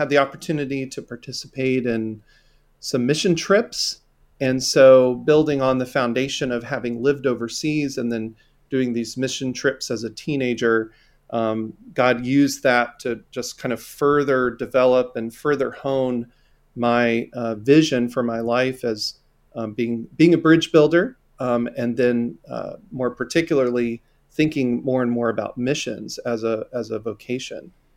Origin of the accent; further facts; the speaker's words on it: Savannah, Georgia, United States; born there; So I was born in Savannah, Georgia. I actually was adopted as an infant at 5 days old and grew up not knowing anything about my biological family.